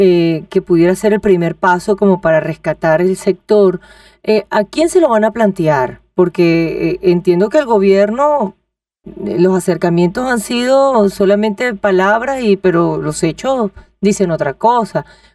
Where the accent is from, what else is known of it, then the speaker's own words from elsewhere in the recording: Aragua, Venezuela; alguien allí aquí, que es de mi tierra, de Aragua.